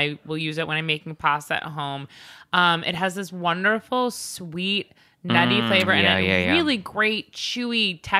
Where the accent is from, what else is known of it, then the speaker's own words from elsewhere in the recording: New York City, New York, United States; I'm from New York City.